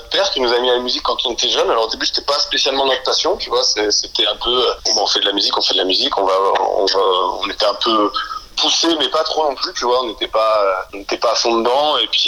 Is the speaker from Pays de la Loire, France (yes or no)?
yes; Les Sables-d'Olonne, Pays de la Loire, France; now in Angers, France; À l'époque, par chez nous, on vient des Sables-d'Olonne, donc en Vendée, on avait un groupe là-bas, et puis on est monté à Angers pour faire des études de musique.